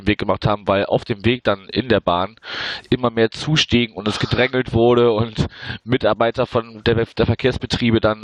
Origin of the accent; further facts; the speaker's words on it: Wuppertal, North Rhine-Westphalia, Germany; in meiner Heimatstadt Wuppertal